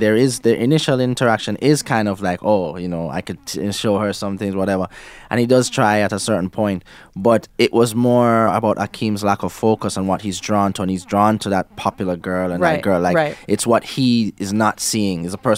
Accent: Negril, Westmoreland, Jamaica; I grew up in Negril, the west end of Negril, Jamaica, and it was, you know, it's on the cliffs right over the ocean.

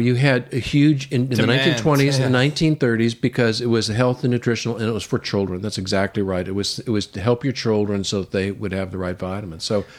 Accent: California, United States; I grew up in California.

